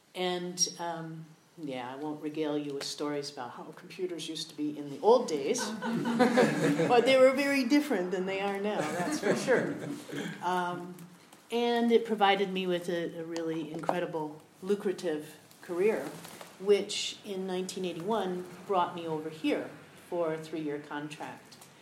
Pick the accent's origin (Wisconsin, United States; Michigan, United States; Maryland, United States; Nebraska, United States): Michigan, United States; I grew up in Michigan, near Detroit, just on the edges of Detroit.